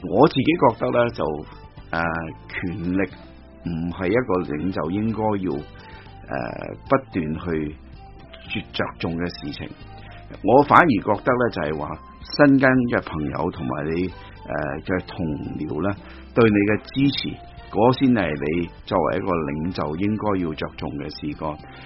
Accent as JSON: {"language": "Cantonese", "country": "China", "said": "要我哋中国人讲话要以德服人啦"}